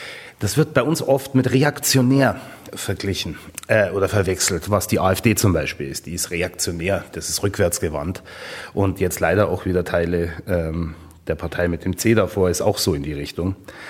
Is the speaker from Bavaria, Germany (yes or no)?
yes; Garmisch, Bavaria, Germany; Ich bin in Garmisch aufgewachsen